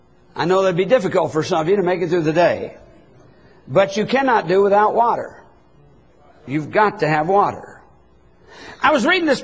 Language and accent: English; United States; born there; Of course, I was born in America. I've been free all my life.